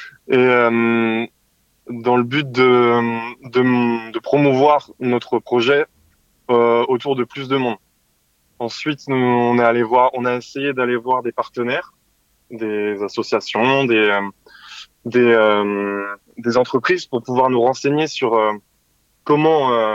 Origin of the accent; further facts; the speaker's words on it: Pays de la Loire, France; On a grandi en Mayenne.